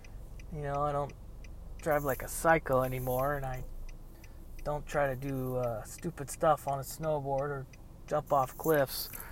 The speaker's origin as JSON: {"language": "English", "town": "Manteca", "region": "California", "country": "United States", "tie": "born or raised there", "said": "I'm from Manteca, California, born and raised here. Left for 2 years shortly. Went to Chico State. Party too hard, had to come home."}